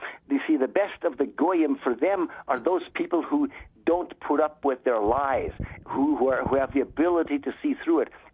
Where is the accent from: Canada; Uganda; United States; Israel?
Canada; I grew up as a youngster in Canada. Okay, we grew up in Canada